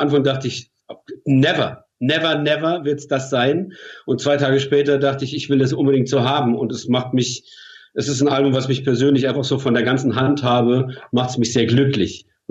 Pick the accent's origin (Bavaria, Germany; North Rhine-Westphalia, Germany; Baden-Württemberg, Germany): Baden-Württemberg, Germany; Mannheim; hat mich auch damals ziemlich gepackt, musikalisch, großartiger Sänger. Wir sind beide aus Mannheim.